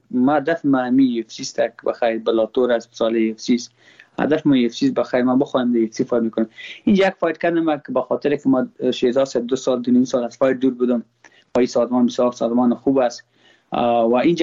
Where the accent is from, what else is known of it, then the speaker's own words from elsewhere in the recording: Afghanistan; ما خود ما افغان هستم.